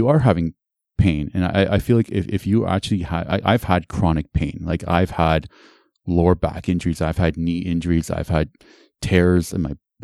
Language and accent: English; Canada; I'm like, I'm from Canada, bro.